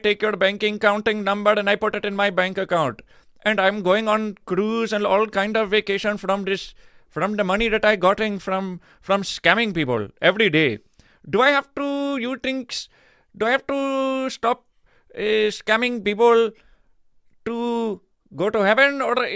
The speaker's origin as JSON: {"language": "English", "country": "India", "lives_now": "United States", "said": "I come from India. They have Muslim and all kind of religion over there."}